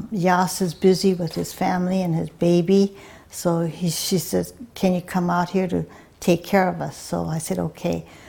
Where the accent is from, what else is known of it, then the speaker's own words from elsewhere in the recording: Los Angeles, California, United States; born there; I was born here in Los Angeles, in Hollywood, California.